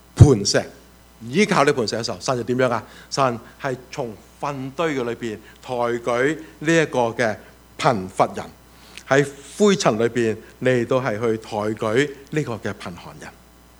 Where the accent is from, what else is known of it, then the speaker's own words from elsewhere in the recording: China; 我们中国人呢经常搞错了的